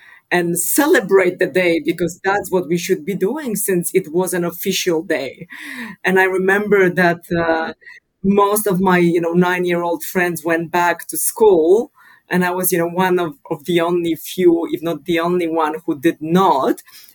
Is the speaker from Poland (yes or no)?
yes; Poland; moved away; also born or lived in Netherlands; So I was born and raised in Poland, but then I moved to the Netherlands.